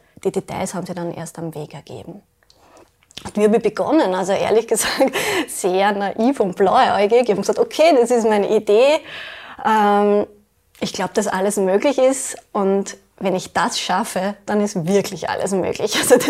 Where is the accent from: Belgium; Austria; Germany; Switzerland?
Austria; Lower Austria; ich komme aus Niederösterreich, wohne in St. Georgen, bin 39 Jahre jung